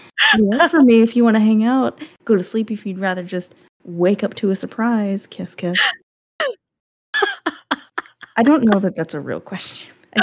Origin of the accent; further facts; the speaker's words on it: Pennsylvania, United States; I'm thinking back to my hometown days in PA, you know, Pennsylvania.